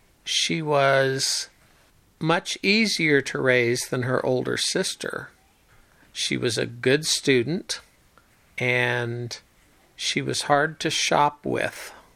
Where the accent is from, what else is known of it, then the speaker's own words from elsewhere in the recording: Rockport, Missouri, United States; I grew up in Rockport, Missouri, a small town in the northwest corner of the state of Missouri.